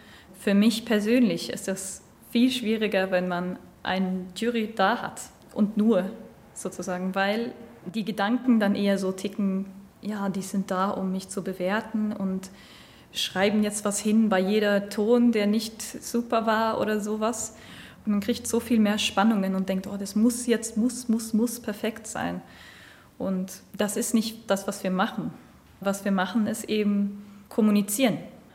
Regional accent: Arvika, Värmland, Sweden; German is a second language; now in Germany; Ich komme aus Schweden, aus einer Kleinstadt, die heißt Arvika. Dort habe ich ganz klein mit Musik angefangen

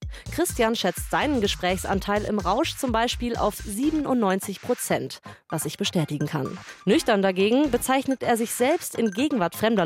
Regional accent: Bavaria, Germany; Also ich bin am Tegernsee zur Schule gegangen

